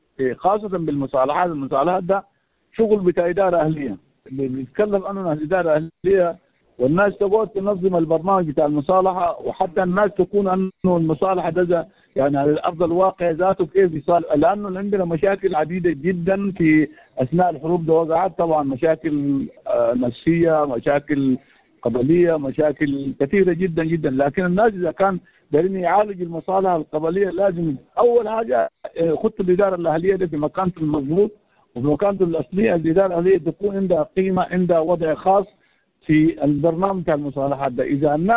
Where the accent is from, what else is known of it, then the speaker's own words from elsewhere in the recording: Darfur, Sudan; انا من دارفور طبعا